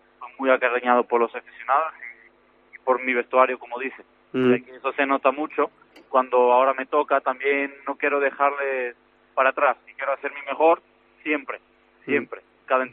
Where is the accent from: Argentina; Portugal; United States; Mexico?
Portugal; Lisbon; Spanish is a second language; Yo soy justo de la capital, de Lisboa.